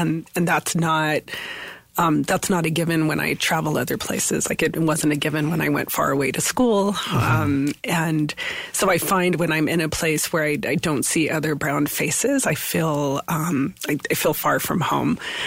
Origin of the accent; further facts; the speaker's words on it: Deming, New Mexico, United States; So I grew up in Deming. Mm-hmm. And just 30 miles north of that border.